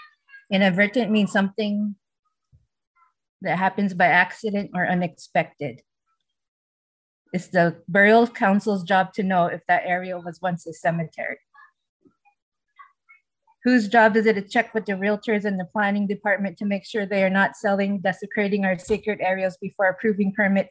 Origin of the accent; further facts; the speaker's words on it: Halele'a, Hawaii, United States; I was born and raised in Halele'a, Kauai.